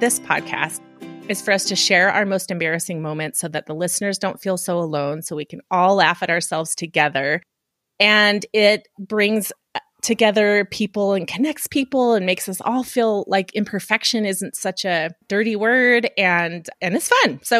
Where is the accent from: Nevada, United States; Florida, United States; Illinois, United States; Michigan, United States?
Nevada, United States; Reno; now in Montana, United States; because we're from Reno, Nevada. We moved to rural Montana 1.5 years ago.